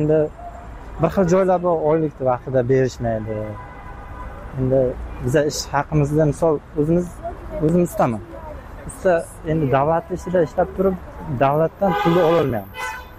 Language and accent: Uzbek; Qashqadaryo Region, Uzbekistan; Biz o'zim Qashqadaryodanman.